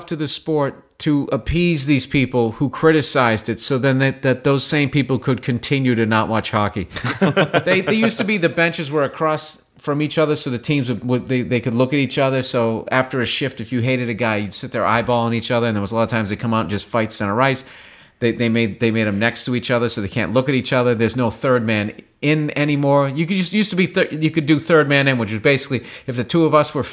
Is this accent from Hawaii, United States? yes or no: no; Massachusetts, United States; I grew up outside of Boston, and it was one of those deals where you had to grow up in a hockey family